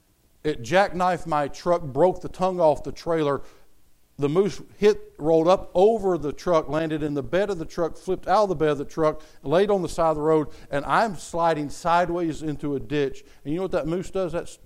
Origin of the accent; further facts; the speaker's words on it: North Carolina, United States; I mean, I grew up in Podunk, North Carolina, where things that you hear that are accepted today because Christians have sat down.